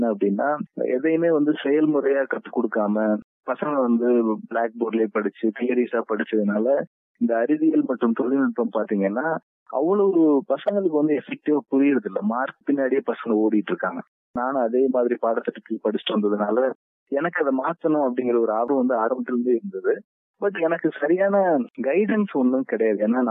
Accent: Thinaikulam, Tamil Nadu, India; நான் ராமநாதபுரம் மாவட்டத்துல வந்து திணைக்குளம் அப்படிங்கிற கிராமத்துல பிறந்தேன்.

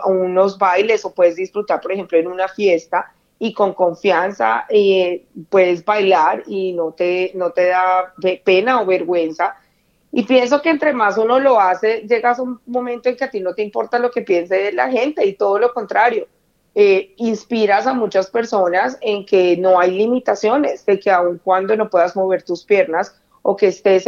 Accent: Colombia; now in Melbourne, Australia; como colombiana y con una pasión muy grande por la música y por la danza, yo estoy en silla de ruedas. Desafortunadamente tuve un accidente acá en Melbourne

